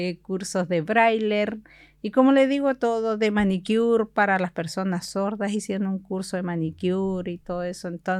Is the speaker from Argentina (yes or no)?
no; Chile; pero también aportamos al país, también somos parte de Chile y también somos ciudadanos.